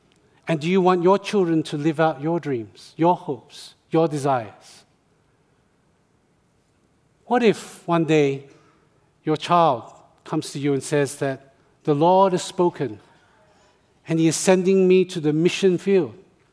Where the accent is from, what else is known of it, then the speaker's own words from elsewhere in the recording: Australia; When I was a little tiny Chinese boy growing up in Australia.